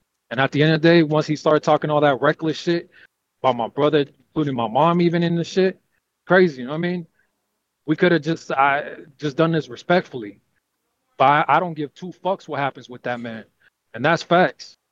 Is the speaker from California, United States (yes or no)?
yes; California, United States; I'm from California. You know what I'm saying?